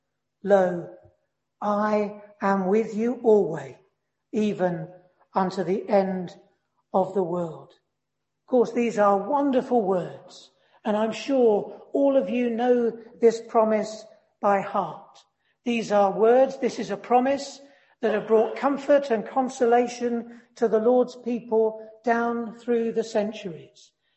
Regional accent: South East England, United Kingdom; around where I was brought up in Sussex from time to time.

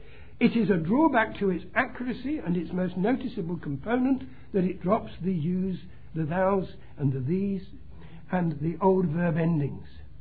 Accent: London, United Kingdom; I come from London, and it's one thing the words that I understand, and another thing the language that I might use when I'm about my own local area.

